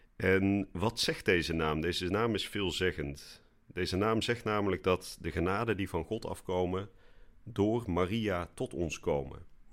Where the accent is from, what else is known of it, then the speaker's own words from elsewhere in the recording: Vught, North Brabant, Netherlands; Ik ben geboren in Den Bosch en opgegroeid in Vught.